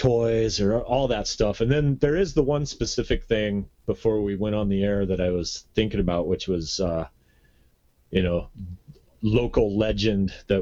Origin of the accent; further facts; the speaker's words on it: Yelm, Washington, United States; also born or lived in California; I was born in California. We moved up here when I was like 3. And we moved directly to Yelm. So all my experience was Yelm centered